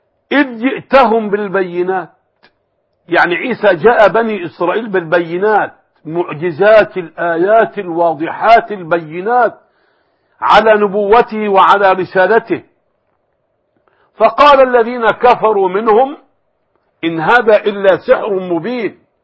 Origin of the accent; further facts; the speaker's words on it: Egypt; في بلدي مصر